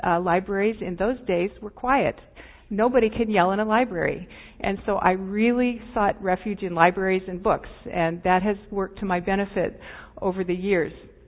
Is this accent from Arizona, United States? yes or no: no; Riverside, California, United States; I grew up in Riverside.